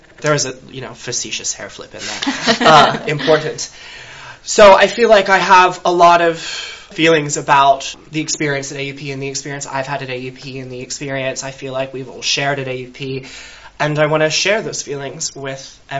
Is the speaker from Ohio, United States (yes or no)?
yes; Cincinnati, Ohio, United States; I'm 22 years old. I'm from Cincinnati, Ohio, which I bill as a small town. It's not really.